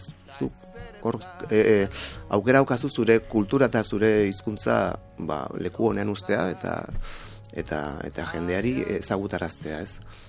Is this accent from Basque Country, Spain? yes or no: yes; San Sebastián, Basque Country, Spain; Bai, Donostiarra, errandin bizi naiz, eta Donostiarra naiz, bai.